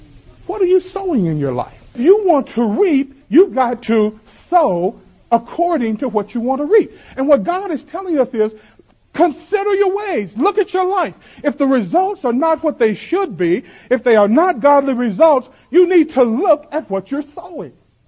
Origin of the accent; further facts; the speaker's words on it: the South, United States; I'm from the South.